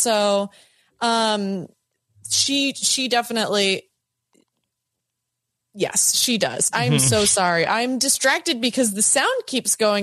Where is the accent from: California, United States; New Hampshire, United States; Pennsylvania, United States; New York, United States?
Pennsylvania, United States; Pittsburgh; you know, I'm from Pittsburgh. So that's like Pittsburgh people.